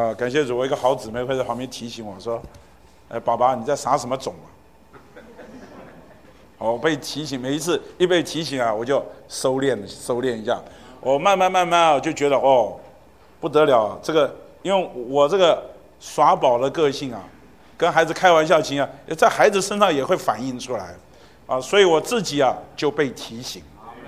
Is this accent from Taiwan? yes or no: no; China; 我们中国人那句话说啊，差之毫厘啊，失之千里。